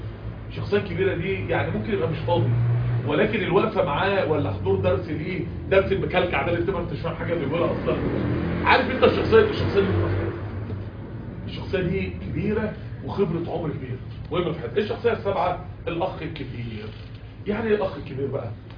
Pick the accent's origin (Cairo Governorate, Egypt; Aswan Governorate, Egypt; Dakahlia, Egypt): Dakahlia, Egypt; Mansoura; انا مش عندنا في المنصوره الدنيا محدوده عندكم شويه